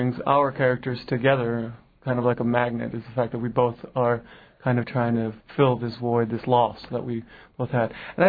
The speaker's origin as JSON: {"language": "English", "region": "Texas", "country": "United States", "said": "I'm originally from South Texas, about 5 hours south of Houston."}